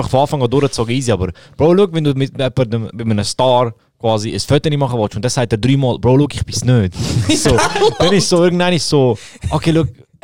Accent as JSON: {"language": "German", "country": "Croatia", "said": "Ich bin aus Kroatien, Mann."}